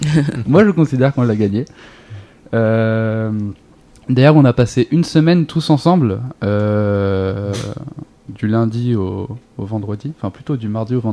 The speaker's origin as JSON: {"language": "French", "town": "Beaumont-sur-Oise", "region": "Île-de-France", "country": "France", "said": "Là, je suis de Beaumont là."}